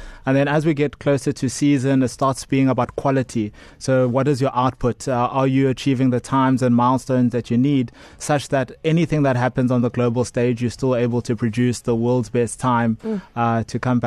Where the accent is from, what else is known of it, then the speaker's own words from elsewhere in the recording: KwaZulu-Natal, South Africa; Elevator pitch is grew up in Ekla Rota, right next to Chatsworth. I went to Sanya, ended up matriculating at Kersney College. Went to UCT, did chemical engineering